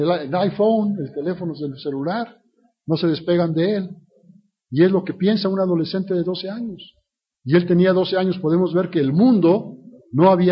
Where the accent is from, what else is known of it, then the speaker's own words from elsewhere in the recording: Mexico; also born or lived in Chihuahua / Guadalajara; yo salí de México realmente, pero estuve muchos años en Chihuahua, 12 años sirviendo a la congregación de Chihuahua y 8 años y medio en la de Guadalajara